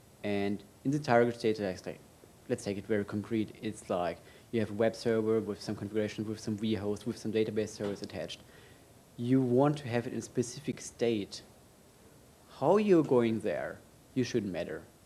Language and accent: English; Germany; now in Switzerland; I'm originally from Germany, now living in Switzerland for a few years.